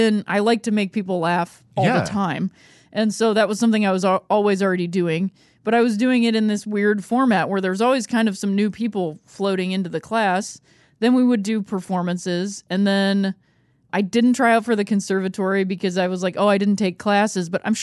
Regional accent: Akron, Ohio, United States; So I grew up in Akron, Ohio, and mm-hmm. Single mom, also lived with my grandparents.

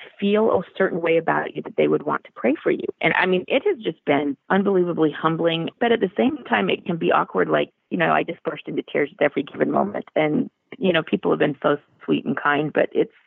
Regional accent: Utah, United States; But then, you know, I'm from Utah. I still have a place there. I hate to give it up because that's my home.

